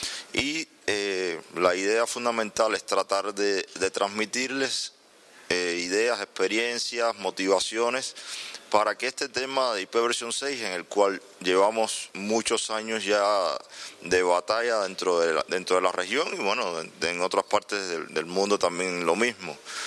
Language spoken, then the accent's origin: Spanish; Cuba; O sea, yo vengo de Cuba